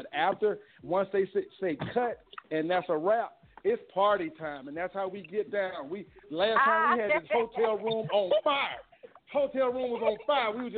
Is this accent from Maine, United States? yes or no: no; Birmingham, Alabama, United States; I'm from Birmingham, born and raised Birmingham, Alabama, Roll Tide once again.